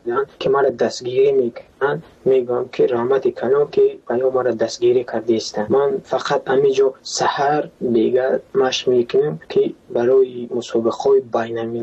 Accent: Tajikistan; لیکن من تاجیکم.

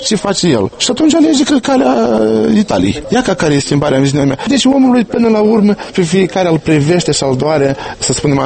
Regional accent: Moldova; nu mi-era rușine să spun că eu sunt din Moldova.

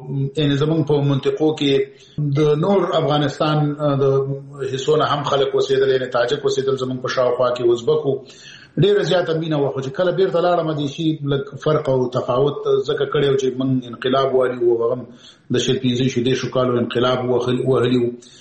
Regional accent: Peshawar, Khyber Pakhtunkhwa, Pakistan; زه پېښور کې د اول صف نه نیولې تر دولسم پورې مالته درس ویلی دی. نو زه د پېښور سره شاید دی زیات افغانان داسې وي چې دومره بلد نه وي لکه زه چې په پېښور کې څومره بلد دی، او پېښور کې څومره وخت تېر کړی دی.

